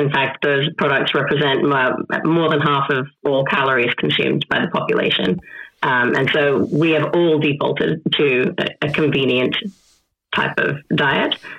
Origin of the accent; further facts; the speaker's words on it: Australia; now in United States; I'm an Australian by birth and spent majority of my life in Australia and now moved to the US.